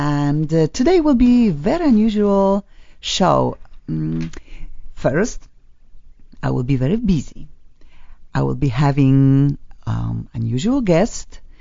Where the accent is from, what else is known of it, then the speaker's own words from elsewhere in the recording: Poland; English is a second language; now in United States; I'm originally from Poland. And I'm in America more than 20-something years, and feel like America is my country, but my first country is, of course, Poland.